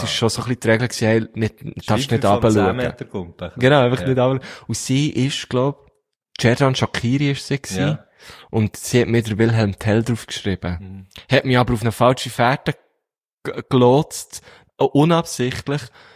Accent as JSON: {"language": "German", "country": "Switzerland", "said": "als richtiger Schweizer"}